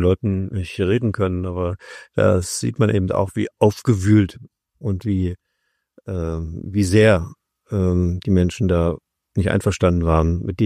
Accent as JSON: {"language": "German", "region": "Saxony", "country": "Germany", "said": "Ich bin Sachse."}